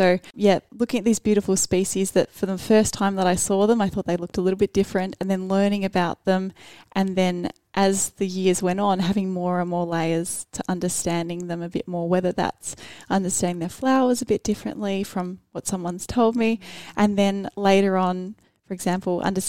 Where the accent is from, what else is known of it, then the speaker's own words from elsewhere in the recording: Hobart, Tasmania, Australia; I grew up in Hobart and have lived in Tasmania my whole life.